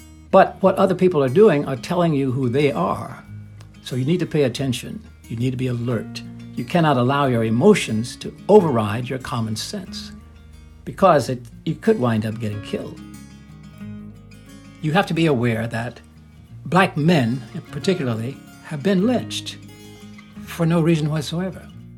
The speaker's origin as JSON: {"language": "English", "town": "Little Rock", "region": "Arkansas", "country": "United States", "tie": "born there", "said": "I was born in Little Rock in the year 1941."}